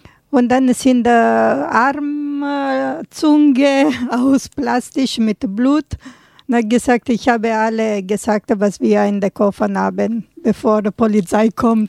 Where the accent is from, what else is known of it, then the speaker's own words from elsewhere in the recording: Apulia, Italy; German is a second language; Also, ich komme aus Apulien und Apulien ist die Absatz von einem Stiefel. Also andere Seite Sizilien und Kalabrien. Wir sind andere Seite Apulien und ich bin ganz unten in Südapulien